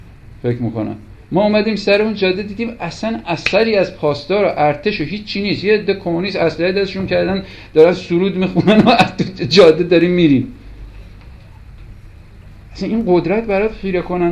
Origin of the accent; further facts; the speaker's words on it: Tehran, Tehran Province, Iran; برای من که از تهران اومدم کردستان واقعا تکون دهنده بود